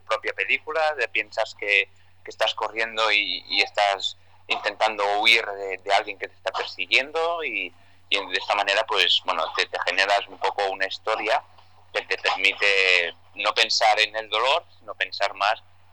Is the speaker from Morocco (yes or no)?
no; Barcelona, Catalonia, Spain; Yo soy de Barcelona, que es una gran ciudad